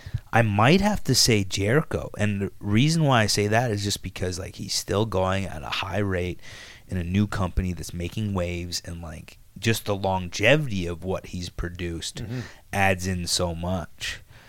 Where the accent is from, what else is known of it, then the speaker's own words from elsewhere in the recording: Canada; I don't know if it's just because we're from Canada and we look like that.